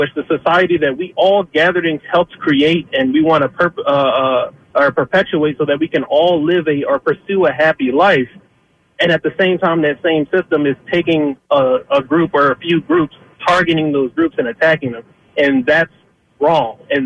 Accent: Philadelphia, Pennsylvania, United States; I'm 25 years old, born and raised in Philadelphia. I was born in North Philadelphia.

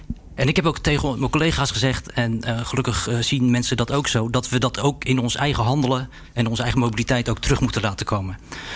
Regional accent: Rotterdam, South Holland, Netherlands; born there; Ik ben zelf Rotterdammer van geboorte.

